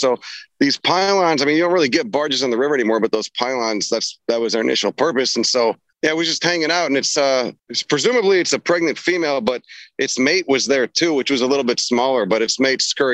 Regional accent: Chicago, Illinois, United States; I grew up in Chicago. I'm familiar with it.

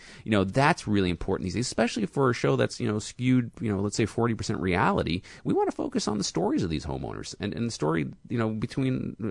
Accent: LaGrange, United States; because we're actually shooting it in and around my hometown, which Oakland? Happens to be Wendy's.

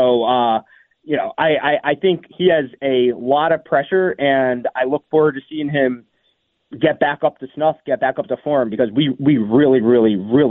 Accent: New York, United States; As a New Yorker, it would be cool to see the Knicks do it, just living here.

